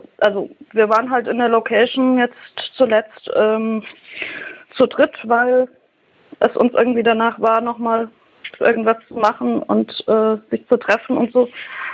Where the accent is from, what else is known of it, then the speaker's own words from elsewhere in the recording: Thuringia, Germany; also ich komme halt aus Thüringen.